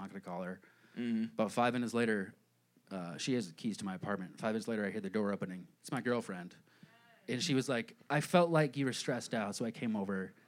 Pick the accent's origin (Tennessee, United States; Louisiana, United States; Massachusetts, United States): Massachusetts, United States; Boston; And I'm from Boston.